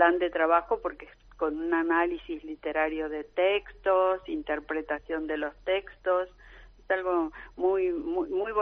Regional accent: Argentina; now in Almuñécar, Spain; yo vivo en Almuñécar, pero soy argentina.

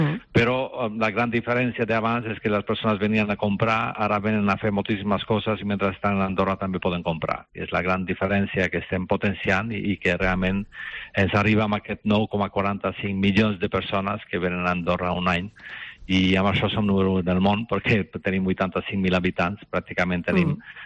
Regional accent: North Macedonia; jo soc d'origen balcànic, soc de Macedònia del Nord, alguna vegada vaig a Macedònia també

